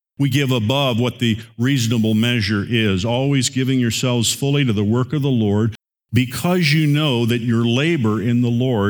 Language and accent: English; Indiana, United States; I grew up in Indiana, and anyone who grew up in Indiana in the era that I grew up